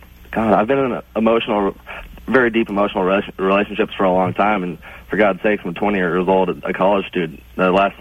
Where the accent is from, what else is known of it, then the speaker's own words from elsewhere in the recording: Irving, Texas, United States; Well, hey, I should have said I was from Irving.